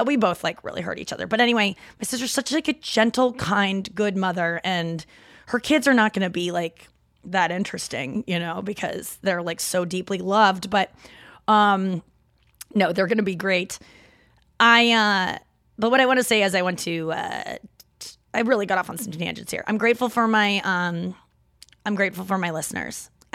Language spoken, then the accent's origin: English; St. Louis, Missouri, United States; accent: Midwest; some people that are not St. Louisans have said that my Midwest accent is kicking right now.